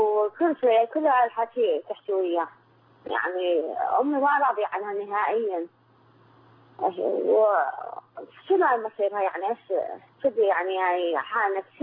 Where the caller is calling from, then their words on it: Iraq; السلام، أنا من العراق